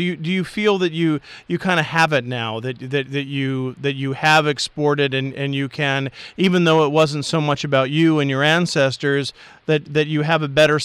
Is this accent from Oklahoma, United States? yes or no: no; Philadelphia, Pennsylvania, United States; also born or lived in Washington, United States; I was born in Washington, raised in Philadelphia, and have lived here for the past 25 years.